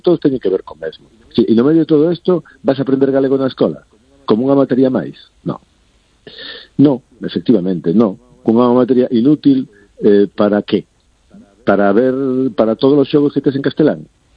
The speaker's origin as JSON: {"language": "Galician", "region": "Galicia", "country": "Spain", "said": "en Galicia aprendemos portugués, polo mismo prezo. Polo mismo prezo que aprendemos galego, aprendemos portugués."}